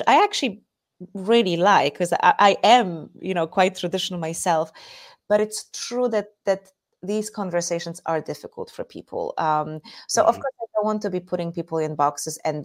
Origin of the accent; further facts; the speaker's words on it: Poland; So I am from Poland, and exactly, this is the country that used to be under Soviet Union. So I was still, like, the first few years of my life was under communism.